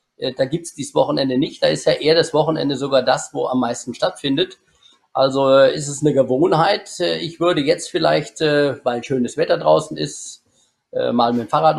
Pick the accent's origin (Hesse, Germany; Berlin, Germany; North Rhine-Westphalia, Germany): Hesse, Germany; Schwalefeld; Ja, ich bin gebürtiger Schwalefelder und lebe auch heute noch da.